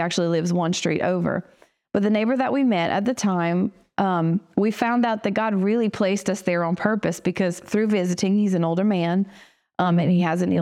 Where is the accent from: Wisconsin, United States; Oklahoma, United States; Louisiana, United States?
Louisiana, United States; Eunice; she was talking about where we're from. And I'm from Eunice. And come to find out, he is from Eunice also.